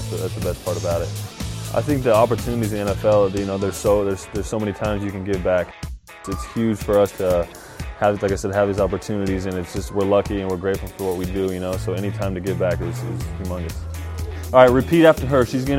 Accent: California, United States; I'm from Southern California, and we're here to reach you guys today.

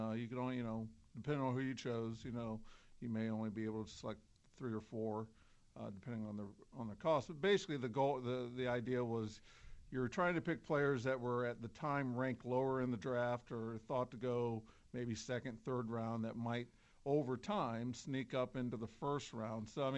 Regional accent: Ashland, Ohio, United States; I'm really from the same area.

